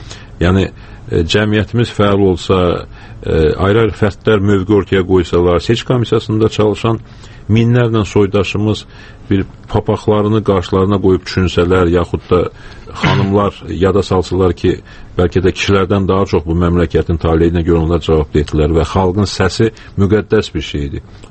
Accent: Kvemo Kartli, Georgia; biz Borçalıya yalnız öz doğma diyarımıza gedə bilərik sadəcə.

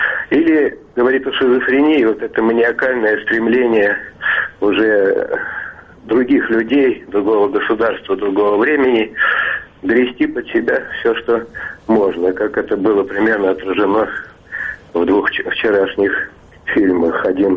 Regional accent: Moscow, Russia; я из Москвы.

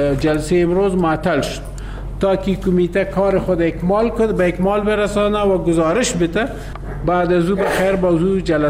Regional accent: Afghanistan; ما هم از افغانستان هستیم،

